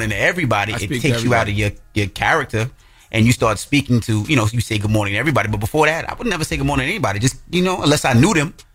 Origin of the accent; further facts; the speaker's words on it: New York, United States; Growing up in New York my whole life, we didn't really speak to anybody.